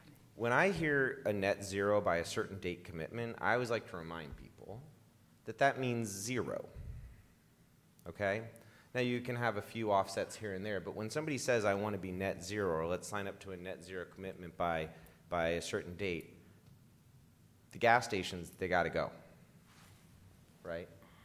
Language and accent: English; Arizona, United States; You know, I'm from Arizona, we got a lot of these things.